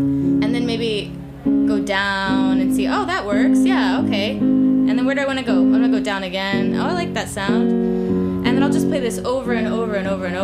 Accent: United States; because he's Jamaican and I'm American

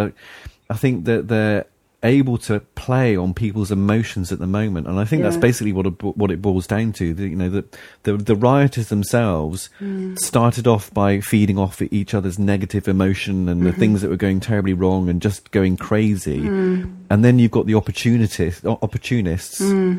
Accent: United Kingdom; being British

